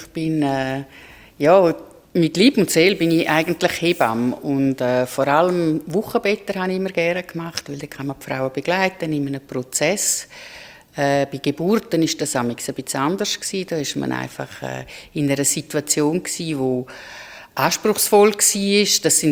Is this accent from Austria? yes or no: no; Chur, Graubünden, Switzerland; Ich bin in Chur aufgewachsen, mit vielen Geschwistern.